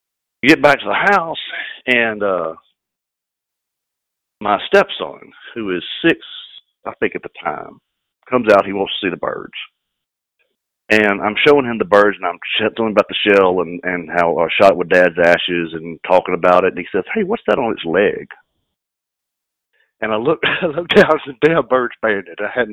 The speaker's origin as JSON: {"language": "English", "town": "Vicksburg", "region": "Mississippi", "country": "United States", "tie": "born or raised there", "moved": "as an adult", "said": "I had sworn a long time ago I'd never come back to my home state. You know, I was a wild rebel, left a long, long time ago, 20-something years ago. And through the fates and love, I wound up back in my hometown of Vicksburg."}